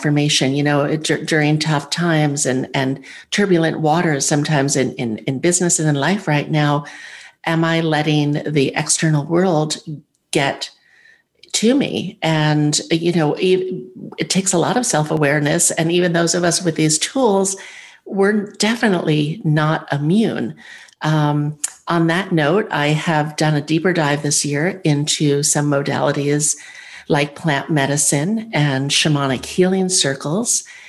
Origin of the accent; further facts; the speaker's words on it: New York, United States; now in Florida, United States; because I'm a New Yorker and I like to see what's going on. But I live in the state of Florida